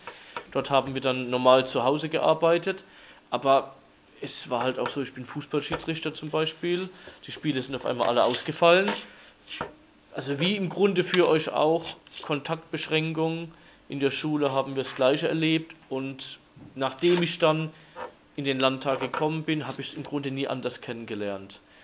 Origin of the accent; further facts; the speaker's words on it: Baden-Württemberg, Germany; ich komme aus Nordbaden